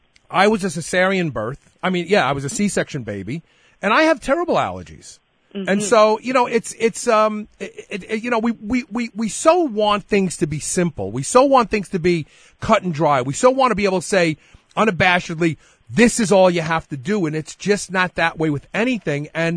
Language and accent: English; Brooklyn, New York, United States; I am actually the culmination of that statement, because I grew up in Brooklyn and I was exposed to cockroaches.